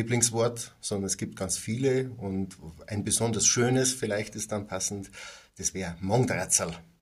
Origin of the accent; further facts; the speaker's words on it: Mainburg, Bavaria, Germany; accent: West Lower Bavarian; aber ich würde es mal als Westniederbayerisch bezeichnen, was von der Herkunft her an einer Grenzregion liegt. Ja, also ich komme aus Mainburg und das ist so zwischen Ober- und Niederbayern auch historisch, sprachhistorisch genauso.